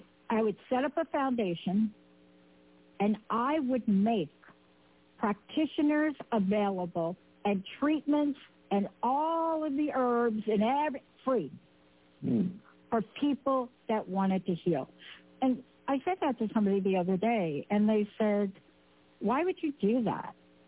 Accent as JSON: {"language": "English", "town": "Bronx", "region": "New York", "country": "United States", "said": "I am a girl from the Bronx, New York."}